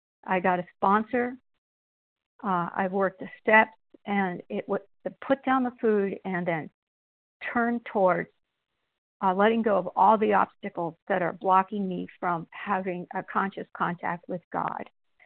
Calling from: Washington, United States; I'm calling from Washington State, Southwest Washington.

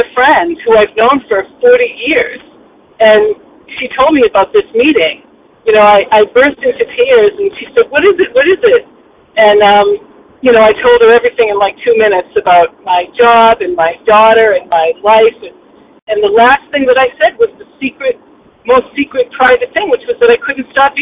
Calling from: Massachusetts, United States; recovered in Western Massachusetts.

